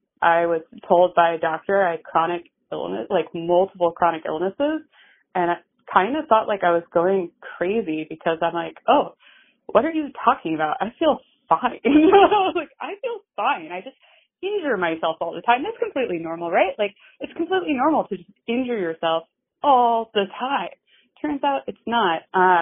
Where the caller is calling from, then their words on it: Anchorage, Alaska, United States; I'm calling in from Anchorage, Alaska.